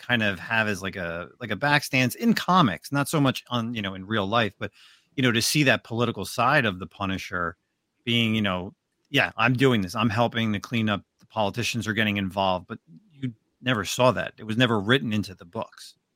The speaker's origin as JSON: {"language": "English", "region": "New Jersey", "country": "United States", "tie": "born or raised there", "said": "I grew up in New Jersey, but my father worked in New York through the 80s and 90s."}